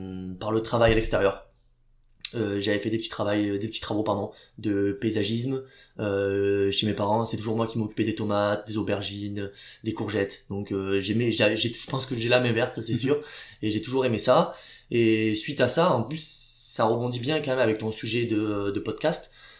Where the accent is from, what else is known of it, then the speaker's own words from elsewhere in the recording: Roquevaire, Provence-Alpes-Côte d'Azur, France; now in Canada; je viens du sud de la France, plus précisément Roquevert, c'est un petit village à côté d'Aubagne, donc entre Aix et Marseille.